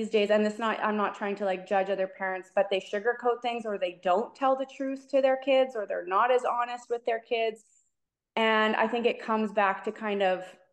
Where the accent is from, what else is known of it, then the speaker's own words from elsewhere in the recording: Saskatchewan, Canada; also born or lived in Winnipeg; now in Winston-Salem, United States; I actually live in North Carolina right now. Yeah. So I'm from Saskatchewan. I moved to Winnipeg, so that's really where I live. But I'm living in North Carolina. I moved here in June of last year, and we're here for 1 year.